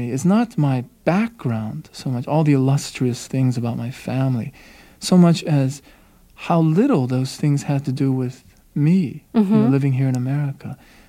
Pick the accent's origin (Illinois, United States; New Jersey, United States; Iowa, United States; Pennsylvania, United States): Pennsylvania, United States; growing up in Western Pennsylvania in a mill town. You know, I would walk to school and the steel mills would be there belching smoke